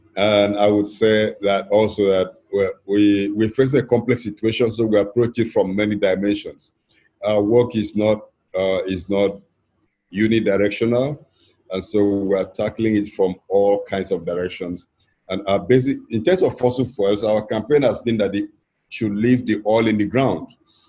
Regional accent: Niger Delta, Nigeria; I'm from Niger Delta, I'm much older than that, so I'm one of the living ancestors.

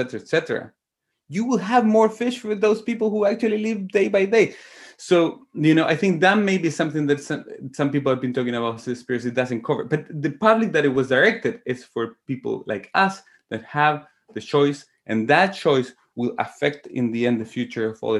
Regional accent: Chile; I'm from Chile, from the south of Chile

